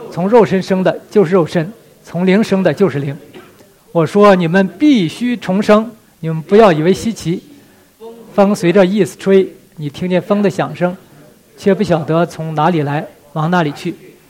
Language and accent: Chinese; Northeast China, China; accent: Northeastern; 用我们东北话来讲，我实话告诉你吧